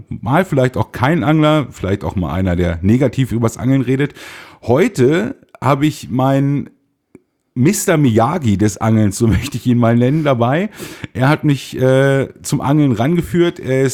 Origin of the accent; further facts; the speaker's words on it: Einbeck, Lower Saxony, Germany; Wir kommen aus Einbeck und wir trinken natürlich auch